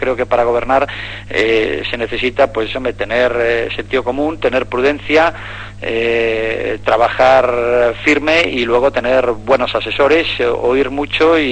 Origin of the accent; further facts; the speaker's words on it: Galicia, Spain; porque yo soy gallego, porque vivo allí. Bueno, en este momento no vivo allí, ¿no?